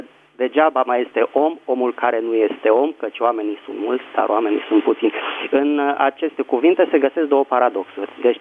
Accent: Bucharest, Romania; din București.

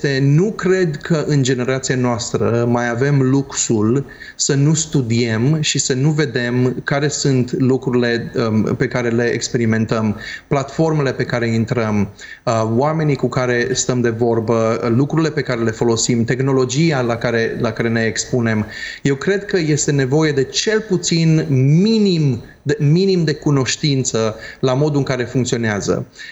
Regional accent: Aiud, Alba County, Romania; Eu când am crescut la blocuri în Aiud

